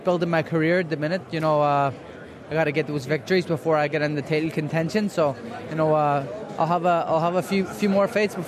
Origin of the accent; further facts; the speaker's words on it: Ireland; and then I'll fight in my home country of Ireland in December.